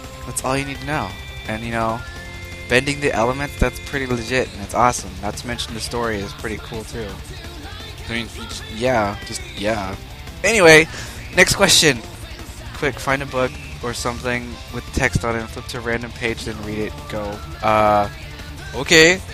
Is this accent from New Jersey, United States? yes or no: no; Sacramento, California, United States; Where am I from? I'm from Sacramento, California. I'm currently living here at my dad's house and stuff.